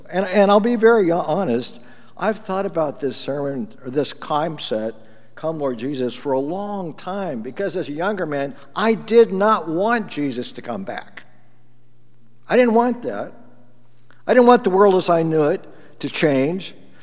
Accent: Corvallis, Oregon, United States; I certainly do have lots of fond memories of, I grew up in Corvallis

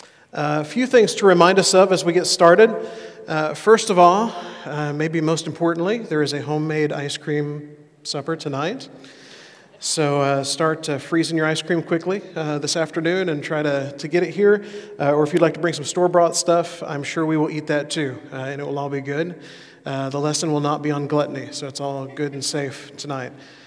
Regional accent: Alabama, United States; now in Eugene, United States; I've been here in Eugene for a little over a year now. I grew up in Alabama, and I am an Alabama fan.

